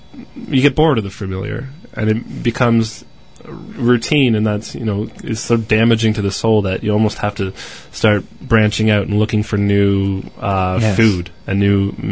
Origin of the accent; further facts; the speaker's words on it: Brantford, Ontario, Canada; But she, you know, we're from small town Ontario. We're from Brantford. How's it going, Brantford?